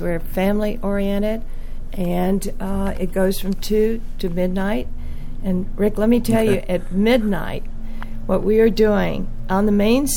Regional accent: Louisville, Kentucky, United States; also born or lived in Lexington; I am from Louisville. I lived in Lexington with my husband for about 10 years, And we came back to Louisville about 20 years ago.

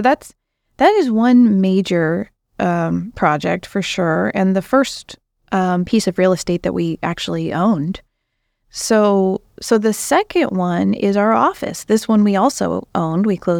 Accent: Pacific Northwest, United States; born there; And so I named it Pineview Cottage because I was born on Pine Street here.

